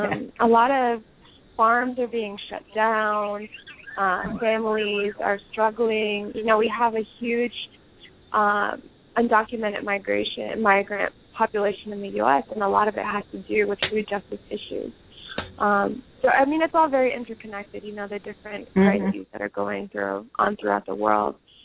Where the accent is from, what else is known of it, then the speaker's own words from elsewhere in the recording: Newark, New Jersey, United States; I'm from Newark, New Jersey, and, you know, we're one of the largest food deserts in the country.